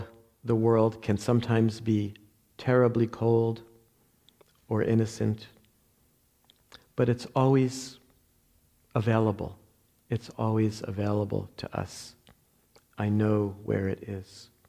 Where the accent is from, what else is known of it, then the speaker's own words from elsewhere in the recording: New Jersey, United States; accent: New Jersey; I always feel my New Jersey accent every time people often correct water. That's how they say it in New Jersey.